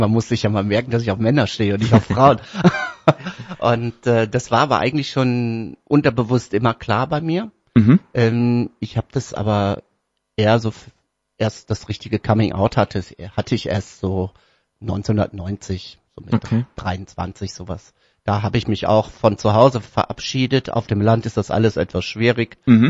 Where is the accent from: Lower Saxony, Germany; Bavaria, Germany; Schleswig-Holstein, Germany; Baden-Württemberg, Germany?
Lower Saxony, Germany; Und eigentlich komme ich aus Niedersachsen, fast von der Waterkant, aber nicht ganz. Von der holländischen Grenze in der Nähe von Papenburg, da wo die großen Schiffe gebaut werden. Das ist im Emsland.